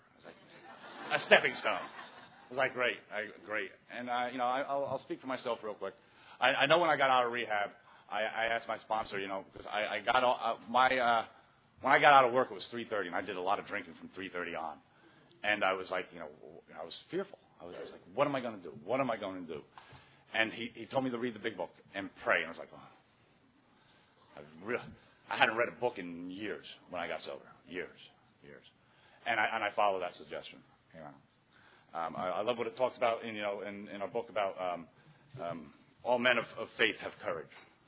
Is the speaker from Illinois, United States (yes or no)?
no; New Jersey, United States; I am from Northern New Jersey, Area 44.